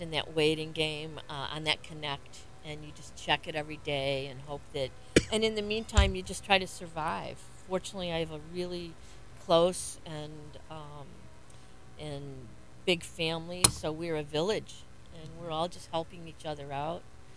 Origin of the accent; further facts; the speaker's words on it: Detroit, Michigan, United States; now in Melbourne Beach, United States; Well, I'm originally from Detroit, so I've seen the civil riots in my lifetime in Detroit, and lived through that, and remember that, and feel like we're doing it again. But I moved to Melbourne Beach, 1979